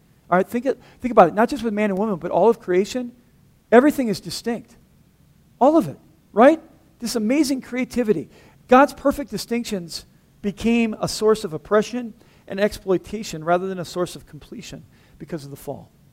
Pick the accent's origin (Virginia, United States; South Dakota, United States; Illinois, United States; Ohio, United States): South Dakota, United States; I'm from South Dakota. I grew up, in a cornfield.